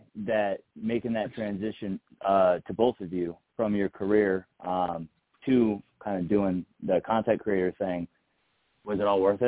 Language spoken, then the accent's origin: English; New York, United States; now in Colorado, United States; I'm from New York originally, and I moved out west, not west, but Colorado, to be a little bit more conservative than where I'm from.